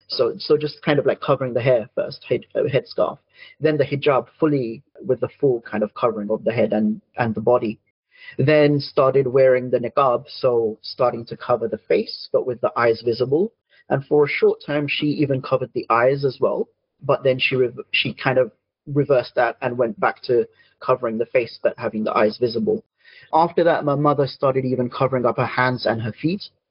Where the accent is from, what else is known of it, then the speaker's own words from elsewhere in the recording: London, United Kingdom; I was born in London, born and raised. I'm still living in London, in fact. And my parents came from Pakistan, both of them.